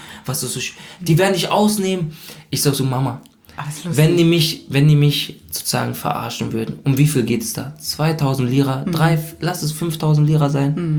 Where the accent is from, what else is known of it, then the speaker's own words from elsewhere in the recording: Germany; Wenn dich die Leute fragen, von wo du kommst, dann sag ich, ja, ich komme aus Deutschland